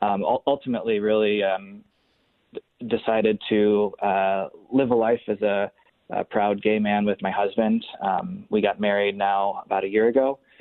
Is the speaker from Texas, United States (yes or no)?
no; Webster, New York, United States; So I grew up in Webster, New York, went to McQuaid Jesuit Catholic High School, and continued my education with the Jesuits at the University of Scranton.